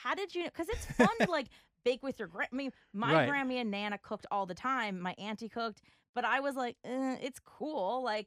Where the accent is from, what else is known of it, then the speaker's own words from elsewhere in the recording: Pennsylvania, United States; I grew up near the Poconos.